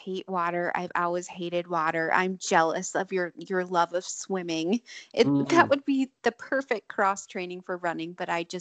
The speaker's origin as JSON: {"language": "English", "region": "North Dakota", "country": "United States", "said": "Well, I am originally from North Dakota. So back there, everyone is pretty conservative."}